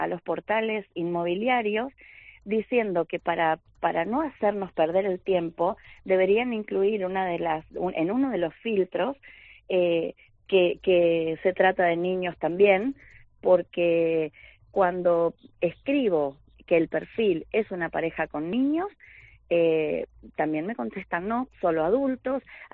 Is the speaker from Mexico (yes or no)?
no; Argentina; cuando la gente se entera de que es alguien que viene de afuera a vivir a la isla, y por supuesto escuchan mi acento, como escucharás que soy argentina